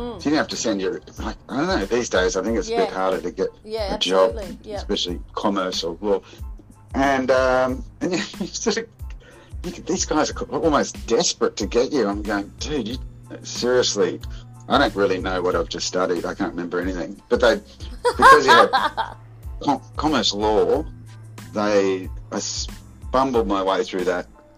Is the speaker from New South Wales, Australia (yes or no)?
no; Brisbane, Queensland, Australia; Before school, from 3 to 5, and then I went to Ascot State School, 7 years.